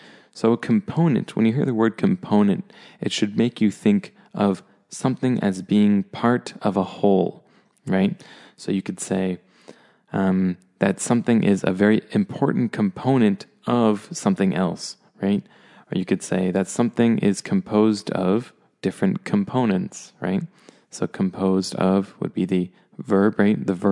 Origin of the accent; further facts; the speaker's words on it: Canada; And I'm from Canada